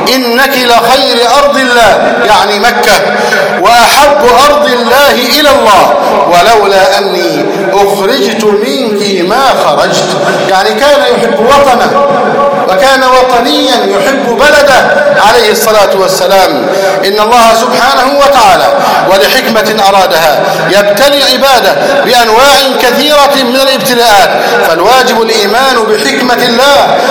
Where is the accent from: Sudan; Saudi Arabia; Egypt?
Egypt; أن يحفظ بلدنا مصر